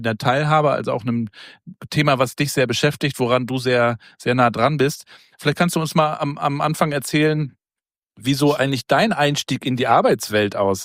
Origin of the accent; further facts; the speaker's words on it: Rostock, Mecklenburg-Vorpommern, Germany; Ich komme aus Rostock oben